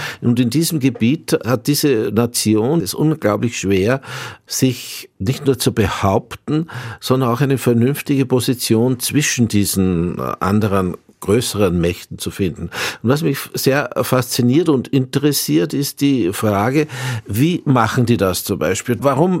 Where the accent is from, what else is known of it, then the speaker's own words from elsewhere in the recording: Austria; Wie sehr das jetzt mit Österreich und meiner, ja, könnte man sagen, nicht nur kleinösterreichisch heutigen, sondern eher altösterreichisch Vergangenheit zusammenhängt